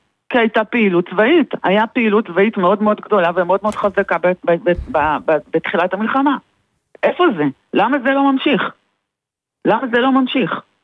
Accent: Meitar, Southern District, Israel; ממיתר, ושוב ליד באר שבע.

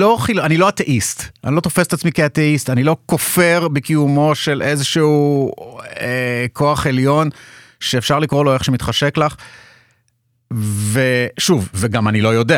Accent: Haifa, Haifa District, Israel; גדלתי בבית חילוני בחיפה, בנווה שאנן, של שנות ה-80.

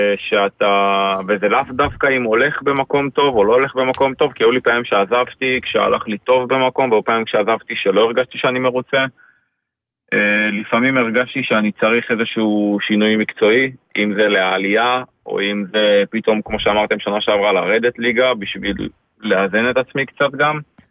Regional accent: Rishon LeZion, Central District, Israel; אני כל החיים גרתי בראשון לציון

